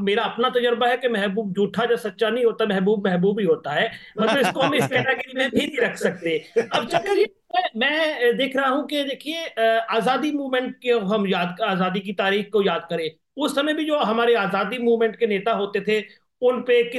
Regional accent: Punjab, India; मैं पंजाब से संबंध रखता हूं

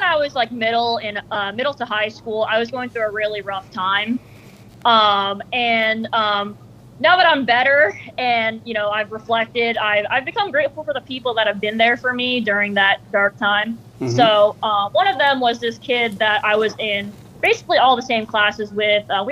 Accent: New Jersey, United States; Oh, I'm from New Jersey.

